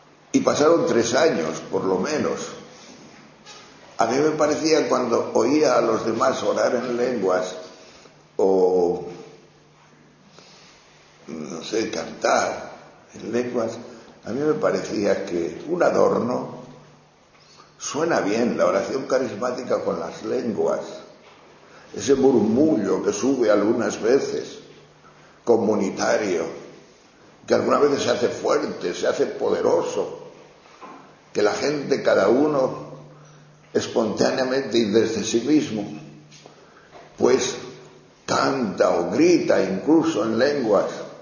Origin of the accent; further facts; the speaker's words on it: León, Castile and León, Spain; Pero yo soy de León. Y en León no he visto a nadie jamás la fonética de las lenguas.